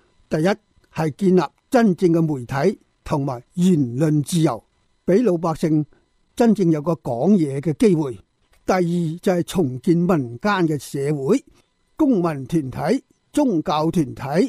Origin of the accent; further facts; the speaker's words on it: Hong Kong; 我们香港人